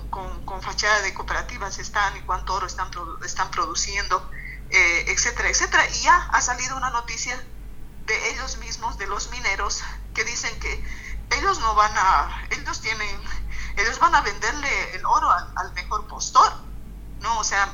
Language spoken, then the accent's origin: Spanish; Bolivia; creo que como bolivianas y bolivianos debemos buscar las mejores acciones